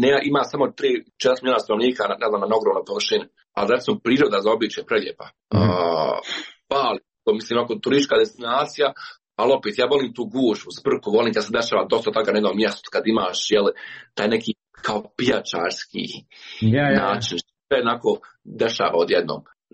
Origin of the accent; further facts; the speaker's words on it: Bosnia & Herzegovina; ja sam iz Bosne i Hercegovine